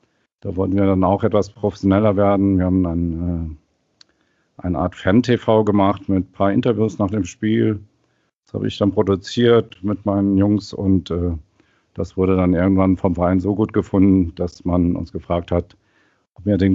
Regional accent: Saarland, Germany; born or raised there

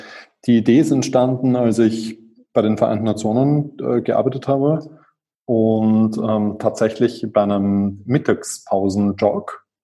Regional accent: Vienna, Austria; Ich bin Wiener, bin dort vor 37 Jahren geboren worden. Ich bin dort aufgewachsen. Ich bin dann auch dort zur Uni gegangen.

